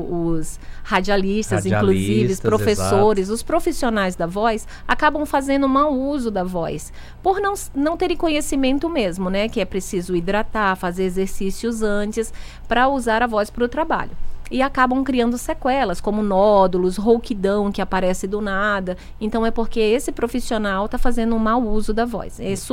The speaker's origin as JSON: {"language": "Portuguese", "town": "Guajará-Mirim", "region": "Rondônia", "country": "Brazil", "said": "De Guajará-Mirim, na fronteira com a Bolívia, acredita?"}